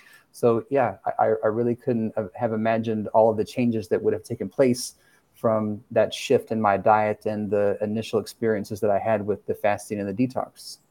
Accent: Texas, United States; as a Texan, you know, this I was born into this food culture where it was very normal to, you know, just eat all of this heavy foods

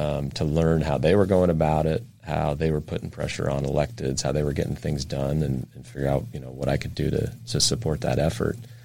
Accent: Spokane, Washington, United States; now in San Diego, United States; No, I grew up in Spokane, Washington.

